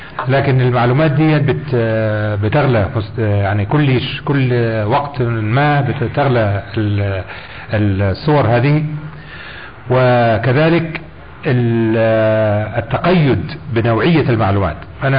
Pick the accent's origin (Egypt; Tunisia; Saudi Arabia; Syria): Egypt; مش عندنا في مصر